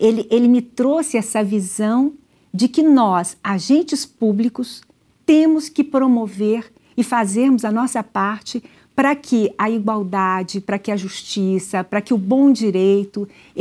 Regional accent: Belo Horizonte, Minas Gerais, Brazil; born there; Eu sou mineira, nascida em Belo Horizonte.

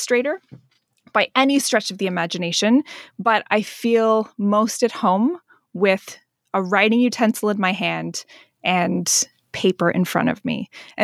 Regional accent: Canada; like a secret underground club that we're all like, oh, and we're Canadian.

